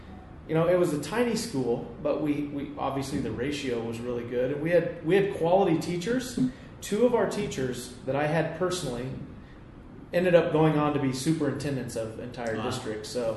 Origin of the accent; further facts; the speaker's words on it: Iowa, United States; Well, I stayed within my home state. I went to Iowa State University, which was like 2.5 hour drive from my house, from my hometown.